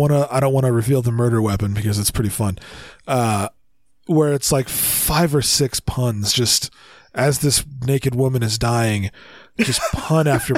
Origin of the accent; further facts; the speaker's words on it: California, United States; That just bothered me because I'm from California and I know that the beaches in half the movie weren't in California.